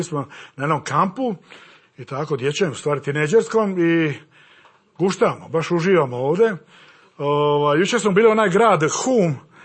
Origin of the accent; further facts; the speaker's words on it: Split, Split-Dalmatia County, Croatia; now in Korčula, Croatia; Mi dolazimo sa Korčule, kao što je rečeno. Tamo smo već 5 godina i služimo Gospodu, evanđelje služimo na otoku. Inače smo iz Splita.